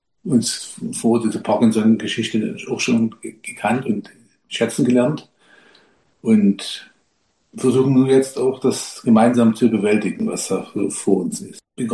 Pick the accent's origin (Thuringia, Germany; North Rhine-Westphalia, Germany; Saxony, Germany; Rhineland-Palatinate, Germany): Saxony, Germany; Also wir kommen aus der Nähe von Dresden, sind unterschiedlich alt, bisschen sehr unterschiedlich. Vielleicht ist es ja auch nicht ganz so leicht gewesen am Anfang. Ich bin 64 und Christina ist 78.